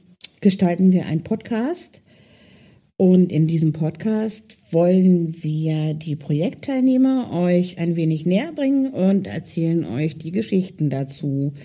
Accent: Hildesheim, Lower Saxony, Germany; moved away; Ursprünglich komme ich aus Hildesheim, bin aber vor 3 Jahren dort weggezogen und habe meine Wahlheimat hier oben gewählt, im Norden Deutschlands, weil ich mich schon immer irgendwie seegebunden gefühlt habe.

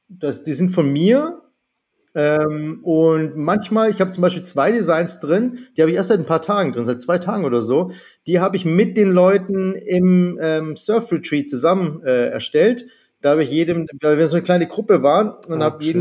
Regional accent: Germany; born there; Aber geboren bin ich in Deutschland.

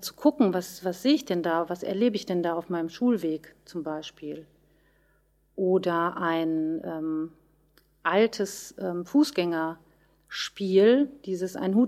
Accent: Löhne, North Rhine-Westphalia, Germany; das war Tag der offenen Tür bei der Musikschule in Löhne, wo ich herkomme

